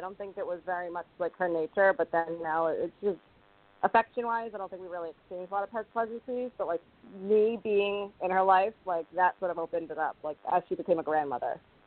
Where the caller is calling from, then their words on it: Rhode Island, United States; I'm calling from Rhode Island.